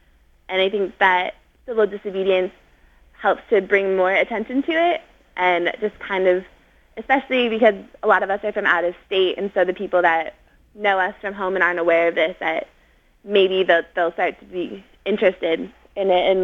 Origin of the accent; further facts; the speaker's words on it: Littleton, Colorado, United States; I grew up in Littleton, Colorado.